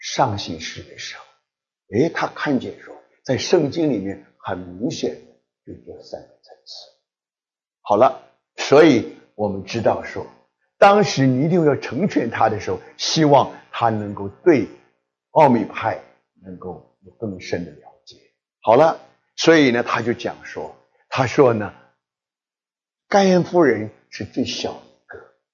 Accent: Taiwan; now in United States; 我还记得我刚刚到美国的时候，那么我很得意啊，因为我从台湾来的，

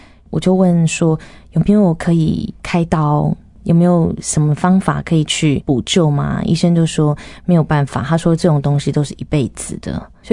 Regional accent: southern China, China; 对，那因为我们都是南方人，我们从来没有滑雪过

